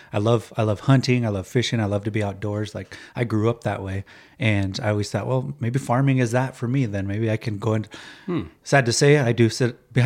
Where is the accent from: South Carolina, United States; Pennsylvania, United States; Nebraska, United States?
Nebraska, United States; Winnebago; Well, I was born and raised here in Winnebago, Nebraska. I've lived here my whole life besides when I went off to school.